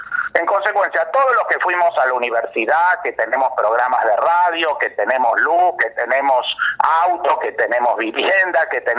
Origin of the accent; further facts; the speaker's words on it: Argentina; todos somos argentinos